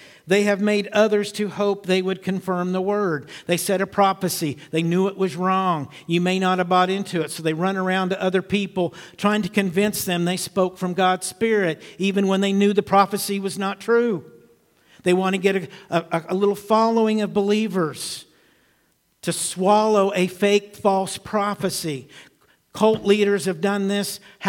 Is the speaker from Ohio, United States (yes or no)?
no; Thorntown, Indiana, United States; And Gary lived in my hometown in Thorntown.